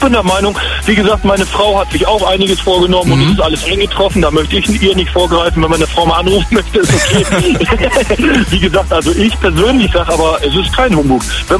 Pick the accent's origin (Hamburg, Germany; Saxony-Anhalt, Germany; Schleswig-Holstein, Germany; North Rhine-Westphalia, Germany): Schleswig-Holstein, Germany; Flensburg; now in Daun, Germany; weil ich bin ja aus Flensburg hierher gekommen, ne? Vor gerade mal 4 Monaten.